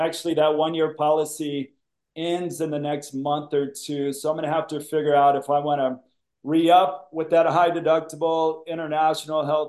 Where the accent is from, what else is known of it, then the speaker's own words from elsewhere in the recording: Atlanta, Georgia, United States; now in El Salvador; I mean, it's tough when I come back to the States, once or twice a year at least. And I'm from the Atlanta area.